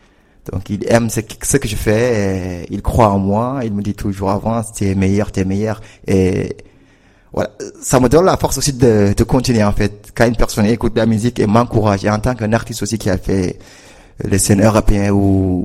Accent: Mauritania; Chez nous en Mauritanie, c'est pas un pays démocrate.

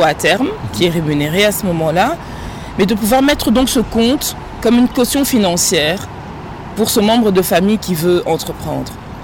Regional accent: Kinshasa, DR Congo; now in Belgium; Je suis originaire de la ville de Kinshasa et vivant actuellement en Belgique, il m'était plus facile de commencer par Kinshasa où j'ai de la famille, où j'ai des connaissances.

